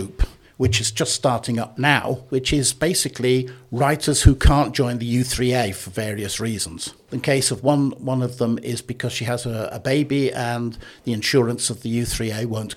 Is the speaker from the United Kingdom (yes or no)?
yes; United Kingdom; I'm British, we use more commas than the Americans.